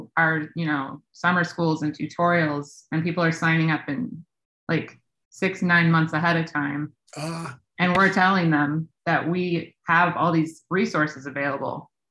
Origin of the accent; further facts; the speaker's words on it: Cheyenne, Wyoming, United States; I understand the weather. I grew up in Cheyenne.